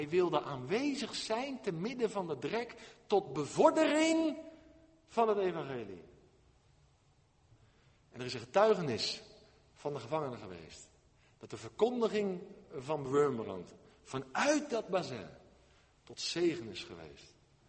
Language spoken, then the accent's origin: Dutch; South Holland, Netherlands; Ik ben in het Westland geboren en getogen, daar heb je glastuinbouw.